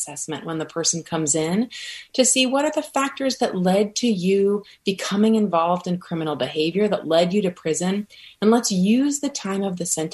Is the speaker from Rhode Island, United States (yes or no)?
yes; Rhode Island, United States; even in my home state of Rhode Island